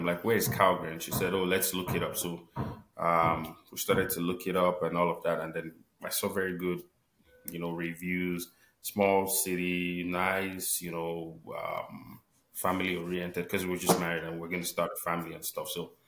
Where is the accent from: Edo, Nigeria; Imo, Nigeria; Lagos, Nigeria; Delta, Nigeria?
Delta, Nigeria; Asaba; now in Canada; Okay, so I am originally from Delta State in Nigeria. I'm from the capital, Asaba.